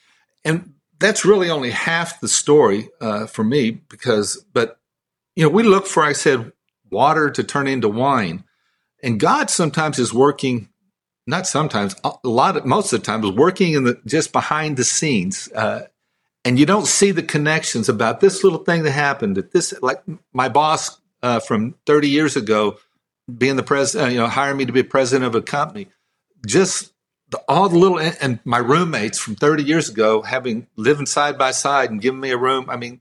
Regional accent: Midland, Texas, United States; And I grew up in Midland, Texas.

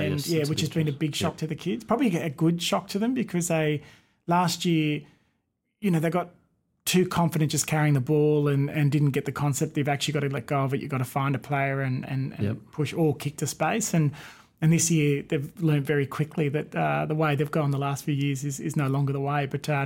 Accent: Sydney, New South Wales, Australia; I'm from Sydney originally, but have...

